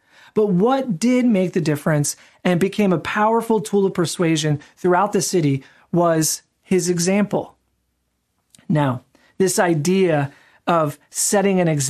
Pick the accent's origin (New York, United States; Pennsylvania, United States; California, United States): Pennsylvania, United States; Philadelphia; Growing up in Philadelphia, I'm always a big fan of Benjamin Franklin.